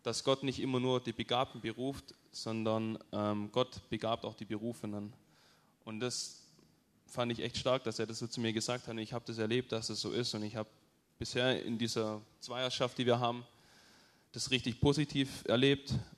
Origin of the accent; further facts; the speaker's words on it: Darmsheim, Baden-Württemberg, Germany; Ich komme aus Darmsheim bei Sindelfingen